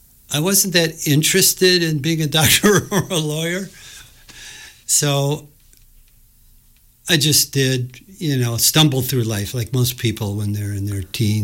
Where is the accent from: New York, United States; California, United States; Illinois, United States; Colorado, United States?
Illinois, United States; Chicago; I grew up in Chicago, Illinois. And I always like to say you can't grow up all the way in Chicago because it's so crowded and so relatively insane that I had to come out here to finish.